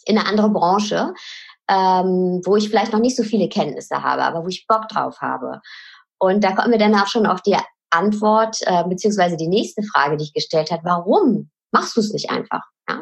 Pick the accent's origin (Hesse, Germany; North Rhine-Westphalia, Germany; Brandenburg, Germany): North Rhine-Westphalia, Germany; Sie ist wie ich ein Kind des Ruhrpots